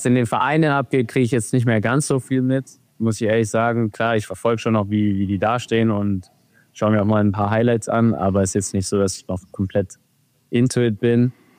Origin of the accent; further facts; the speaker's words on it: Zirndorf, Bavaria, Germany; also born or lived in Nuremberg; ich wurde zwar in Nürnberg geboren, bin aber dann in Zirndorf auch aufgewachsen.